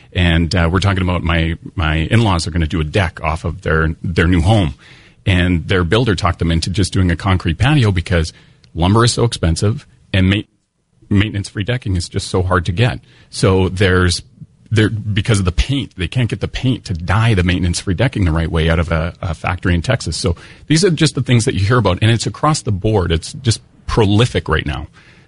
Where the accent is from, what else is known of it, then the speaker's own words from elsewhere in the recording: Canada; born there; I was born in Canada